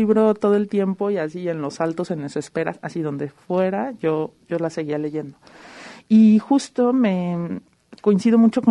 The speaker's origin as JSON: {"language": "Spanish", "country": "Mexico", "said": "Por lo general, nosotros como mexicanos, pues somos muy convenientes."}